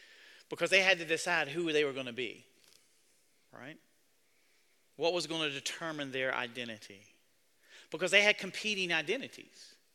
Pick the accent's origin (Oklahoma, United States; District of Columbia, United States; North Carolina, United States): North Carolina, United States; Climax; also born or lived in Savannah, United States / Atlanta, United States; I grew up in Climax, North Carolina. Now, when I lived in Savannah, Georgia, and then later on at school in Atlanta at Emory, people always ask you, where are you from?